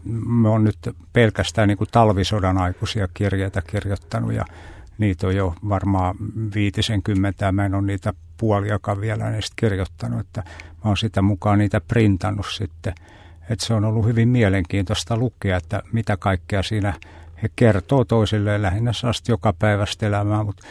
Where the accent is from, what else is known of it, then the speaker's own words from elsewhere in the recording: Kotka, Kymenlaakso, Finland; Ja se on käyty Kotkan edustalla, josta mä oon taas Kotkasta kotoisin.